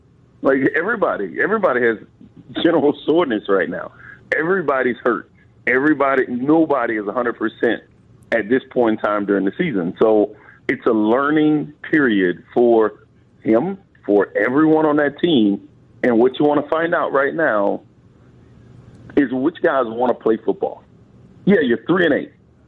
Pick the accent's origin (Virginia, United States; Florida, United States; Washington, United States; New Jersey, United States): Florida, United States; I'm from Florida. I've never been at a hotter nastier, like, weather place in the summer.